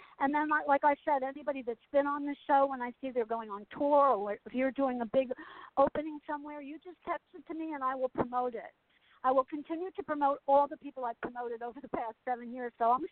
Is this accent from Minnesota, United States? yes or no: no; Asbury Park, New Jersey, United States; moved away; also born or lived in Allenhurst, New Jersey / California; Because I left New Jersey, and I was raised in Asbury Park and Allenhurst, and I moved to California, and I was in California for 28 years